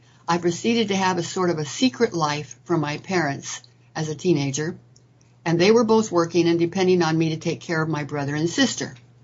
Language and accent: English; El Cerrito, California, United States; now in Sulphur Springs, United States; I was born in August of 1938 in Berkeley, California